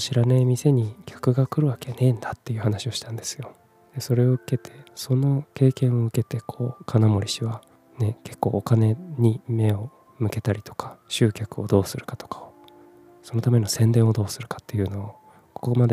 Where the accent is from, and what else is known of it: Kumamoto, Japan; born or raised there; moved away as an adult; also born or lived in Fukuoka / Tokyo